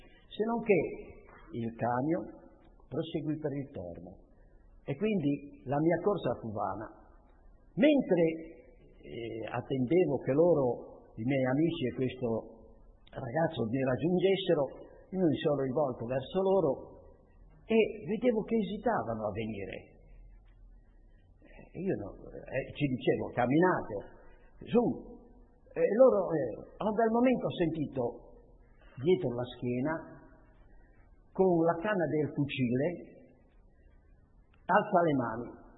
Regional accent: Vezzano Ligure, Liguria, Italy; born there; sono nato a Vezzano Ligure il 18/9/26, provincia della Spezia.

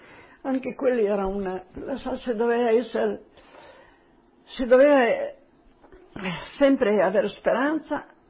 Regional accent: Slovenia; Italian is a second language; sono slovena e non posso. Posso essere diversi anni che non parlo tanto italiano perché sono via del mio lavoro.

